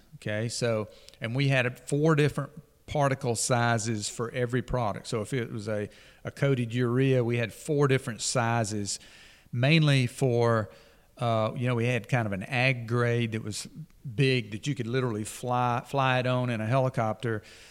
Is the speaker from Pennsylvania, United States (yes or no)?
no; Sylacauga, Alabama, United States; And you know, again, we're from Sylacauga, Alabama, okay?